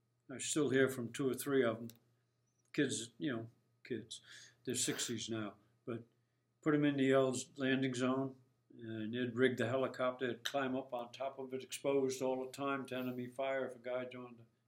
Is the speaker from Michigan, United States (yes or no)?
no; New Jersey, United States; And I was from New Jersey originally, so they asked me if I'd escort him